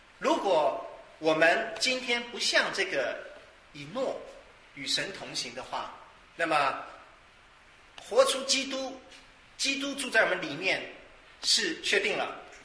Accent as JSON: {"language": "Chinese", "country": "China", "said": "你过年最喜欢讲的，我们中国人最喜欢讲的哪些话？"}